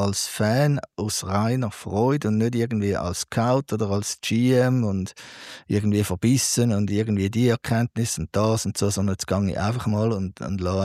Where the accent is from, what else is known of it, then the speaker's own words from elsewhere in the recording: Switzerland; dort müssen wir als Schweizer halt hoffen, dass die gegen uns keinen guten Tag einziehen.